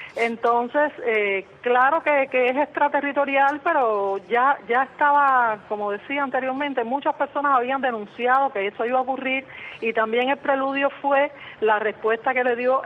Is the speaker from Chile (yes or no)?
no; Cuba; me da pena salir de Cuba a alguna parte de esta un evento y decir soy cubana